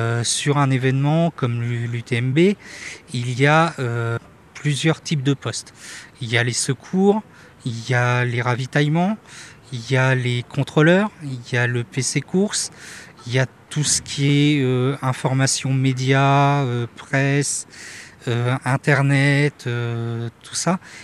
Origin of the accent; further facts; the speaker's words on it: Saint-Gervais-les-Bains, Auvergne-Rhône-Alpes, France; j'ai 40 ans et je suis originaire de Saint-Gervais-les-Bains.